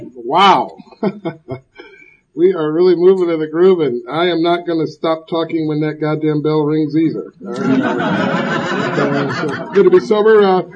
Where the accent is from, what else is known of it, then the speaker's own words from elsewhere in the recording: Los Angeles, California, United States; He is from Compton, I am from Watts.